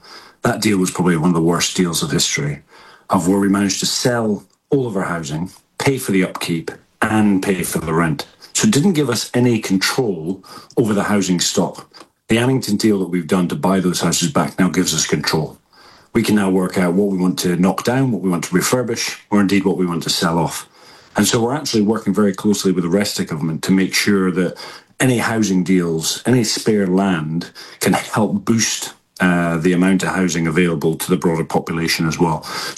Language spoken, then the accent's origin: English; Birmingham, West Midlands, United Kingdom; You know, I'm from Sally Oak in Birmingham.